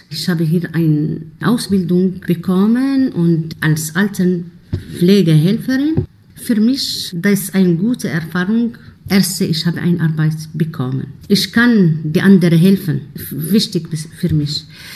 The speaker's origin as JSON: {"language": "German", "country": "Algeria", "second_language": "German", "moved": "as an adult", "lives_now": "Tübingen, Germany", "said": "ich komme aus Algerien. Seit 9 Jahren jetzt hier in Deutschland. Ich bin nach Familien, nach Zug hier gekommen."}